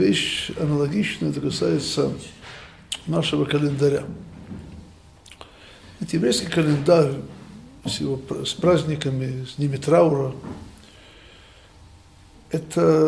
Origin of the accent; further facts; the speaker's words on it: Odesa, Odesa Oblast, Ukraine; я вообще сам из Одессы. Из Одессы учился в Воронежском университете.